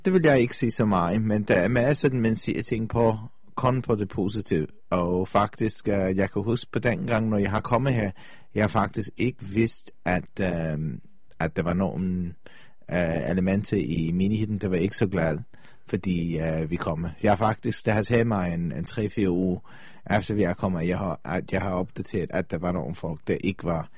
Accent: England, United Kingdom; moved away as an adult; now in United States; jeg er oprindelig fra England, men jeg har kommet fra Amerika. Okay. Jeg bor i Amerika.

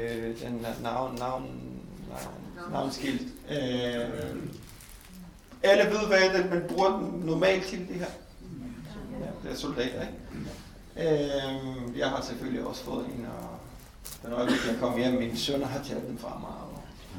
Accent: Israel; jeg kommer fra Israel, jeg har været med Israel mange gange

